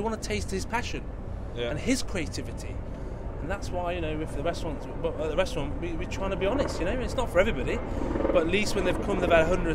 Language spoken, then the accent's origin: English; United Kingdom; born there; I was born here, so in Britain, sorry, and I'm British.